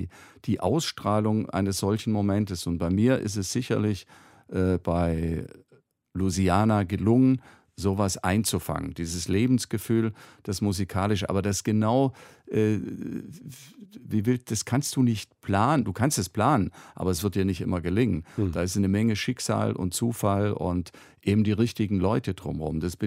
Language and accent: German; Lake Constance, Germany; moved away as an adult; now in Berlin, Germany; Ich bin Ureinwohner am Bodensee. Das ist meine Heimat. Und meine zweite Heimat ist Berlin. Ich bin damals nach dem Abi ja, wie gesagt, hierher gekommen